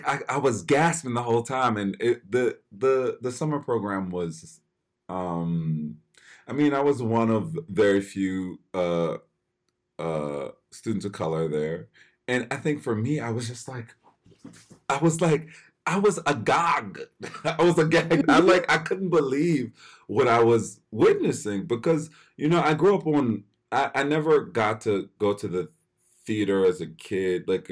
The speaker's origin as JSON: {"language": "English", "town": "Philadelphia", "region": "Pennsylvania", "country": "United States", "tie": "born or raised there", "said": "I grew up in Philly. I grew up in a church called Bright Hope Baptist Church."}